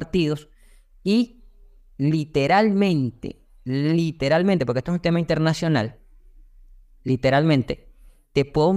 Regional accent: Venezuela; Fíjate, sí, obviamente, soy venezolano.

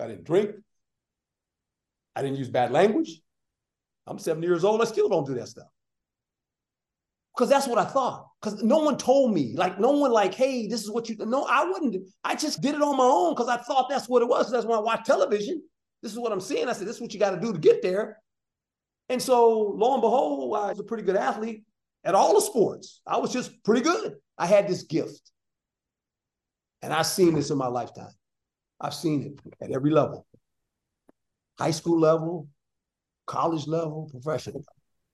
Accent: Seaside, California, United States; I got bussed from Seaside. I grew up in Seaside. I got bussed to Monterey High.

